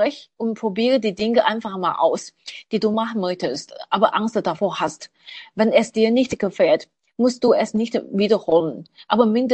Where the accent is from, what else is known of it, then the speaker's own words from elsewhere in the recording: Taiwan; Und Taiwan ist meine Heimat. Ich kenne mich hier gut aus, habe Familie, Freunde und Netzwerk hier.